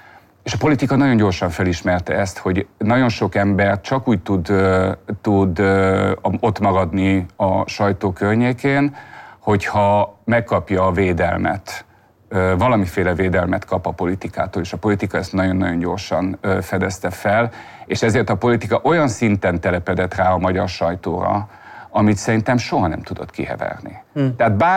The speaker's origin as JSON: {"language": "Hungarian", "region": "Transylvania", "country": "Romania", "tie": "born or raised there", "moved": "as an adult", "lives_now": "Hungary", "said": "én nem Magyarországon születtem, én Erdélyben, Romániában születtem és nőttem fel, és miután én elvégeztem a műegyetemet Temesváron, én utána jöttem ki újságírást tanulni Magyarországra, és maradtam itt."}